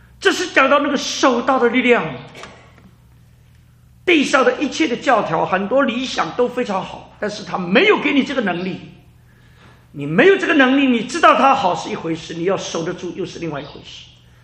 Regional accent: China; 对我们华人来说，对我们中国人来说，我们什么都经历过，

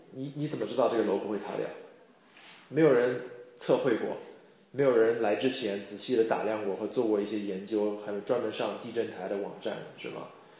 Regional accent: Shanghai, China; 我来自中国上海。对，以前我是一个 consultant， 然后我现在在那个西敏神学院读我的研究生。

